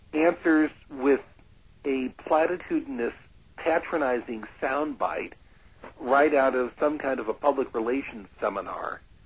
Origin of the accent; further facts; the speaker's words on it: Payette, Idaho, United States; I'm a journalist from Payette, Idaho.